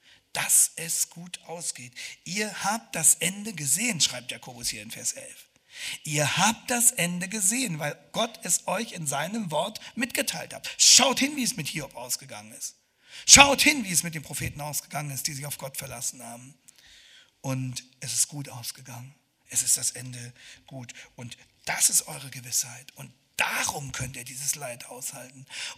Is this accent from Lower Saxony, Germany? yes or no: yes; Hanover, Lower Saxony, Germany; ich komme aus Hannover und bin ein Fan von Hannover 96